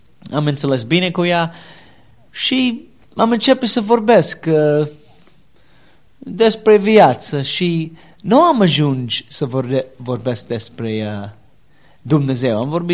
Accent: Cleveland, Ohio, United States; Romanian is a second language; Am spus, din Cleveland.

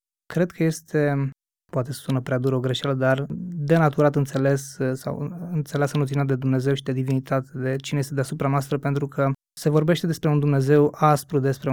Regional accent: Alexandria, Teleorman, Romania; born there; în Telorman, acolo unde m-am născut, în Alexandria

